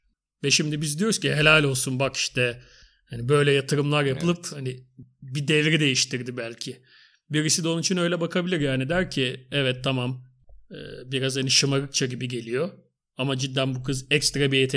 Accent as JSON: {"language": "Turkish", "region": "İzmir", "country": "Turkey", "said": "Mesela ben, biz işte İzmirliyiz."}